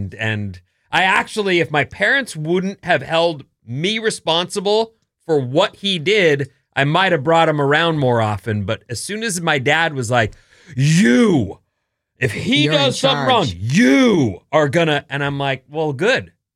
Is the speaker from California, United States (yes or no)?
yes; Fullerton, California, United States; born there; I was born in Fullerton and we moved around in apartments for a little bit.